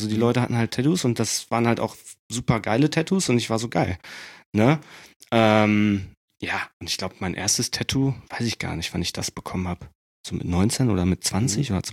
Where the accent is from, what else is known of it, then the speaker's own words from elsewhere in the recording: Winterberg, North Rhine-Westphalia, Germany; Also ich komme aus dem Sauerland, aus Winterberg. Das ist so im Mittelgebirge in Deutschland, quasi so zwischen Kassel und Ruhrgebiet, so da, so ein Riesengebiet, also voll schön, saugeil.